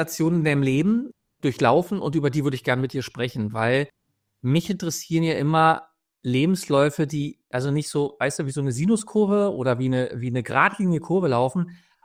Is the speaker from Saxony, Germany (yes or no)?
no; East Berlin, Berlin, Germany; Aber weil ich bin in Ostberlin groß geworden.